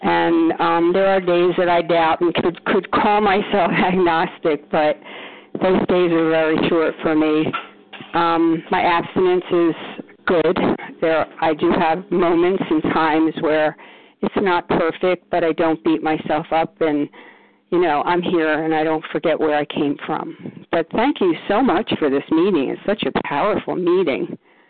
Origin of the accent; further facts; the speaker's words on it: Cherry Hill, New Jersey, United States; I'm from Cherry Hill, New Jersey.